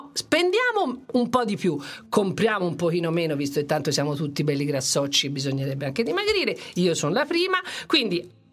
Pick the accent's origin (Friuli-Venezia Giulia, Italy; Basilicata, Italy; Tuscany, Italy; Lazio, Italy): Tuscany, Italy; Florence; siccome sono fiorentina